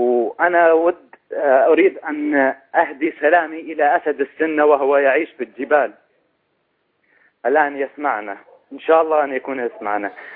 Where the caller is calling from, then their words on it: Greece; من اليونان.